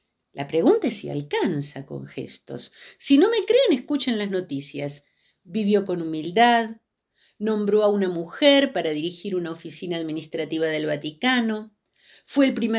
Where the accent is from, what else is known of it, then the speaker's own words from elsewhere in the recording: Argentina; Yo les voy a hablar como argentina. Yo estaba en mi país cuando estas cosas ocurrieron.